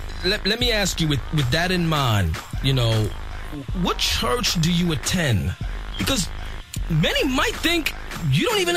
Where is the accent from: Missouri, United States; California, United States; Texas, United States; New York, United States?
New York, United States; You know, obviously, I'm a New Yorker, been a New Yorker, and I support Christian hip hop from New York. I love my city.